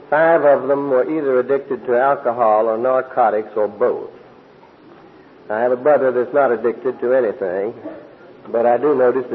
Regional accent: North Carolina, United States; born there; I was born on Groundhog Day back in the mountains of North Carolina.

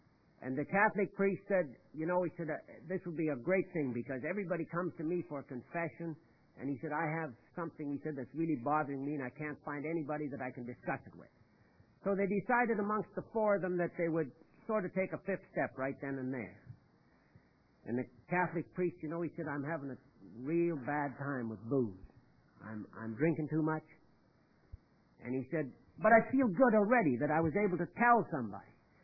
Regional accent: Prince Albert, Saskatchewan, Canada; I'm from Prince Albert, Saskatchewan.

